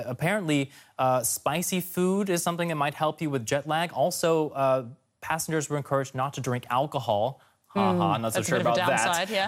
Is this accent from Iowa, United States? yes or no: no; California, United States; I'm from California. We're used to this kind of long flight.